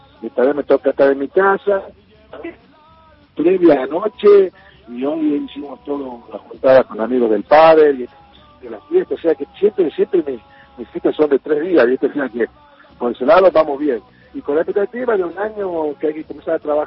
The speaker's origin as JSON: {"language": "Spanish", "region": "La Rioja", "country": "Argentina", "said": "no soy riojano, nací en el hospital del Clínico Ferroviario, así que soy bien riojano."}